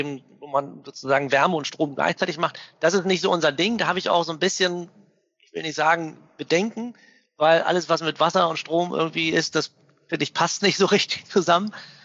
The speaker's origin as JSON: {"language": "German", "region": "Hamburg", "country": "Germany", "said": "Also wir kommen hier aus der Ecke. Ich habe lange im Ausland gelebt und als wir die Firma gründen wollten, war irgendwie klar, wir machen das in Hamburg."}